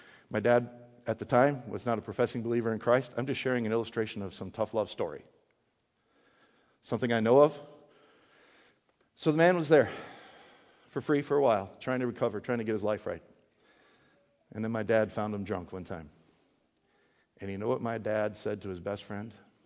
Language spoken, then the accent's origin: English; Wisconsin, United States; Growing up in Wisconsin, don't worry, it doesn't apply to any of you directly. It's an old story.